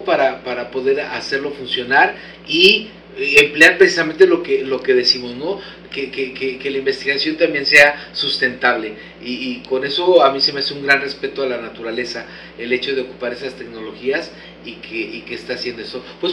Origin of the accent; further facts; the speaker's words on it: Mexico City, Mexico; Yo también llegué de la Ciudad de México